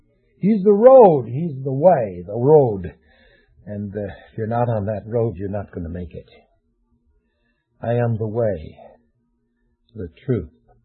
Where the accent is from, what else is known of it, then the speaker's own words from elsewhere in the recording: Wilmette, Illinois, United States; when I was raised in Wilmette